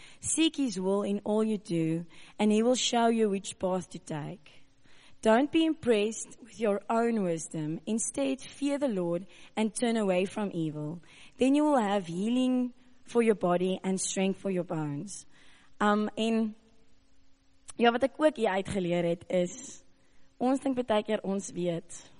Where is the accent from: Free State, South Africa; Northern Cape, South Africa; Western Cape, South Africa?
Western Cape, South Africa; Cape Town; ek kom ons nou van die Kaap af, so ek ken glad nie die wêreld nie.